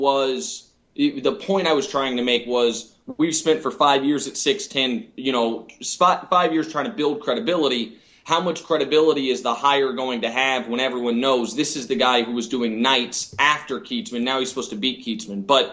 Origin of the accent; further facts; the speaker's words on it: Kansas City, Missouri, United States; I miss Kansas City because that's my heart and my hometown, but I could not be happier 2 weeks in than I am right now.